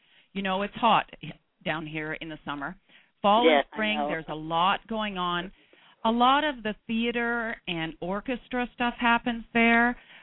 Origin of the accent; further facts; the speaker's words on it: Toronto, Ontario, Canada; now in Philadelphia, United States; I'm from Toronto. I'm used to it getting cold and being really like fall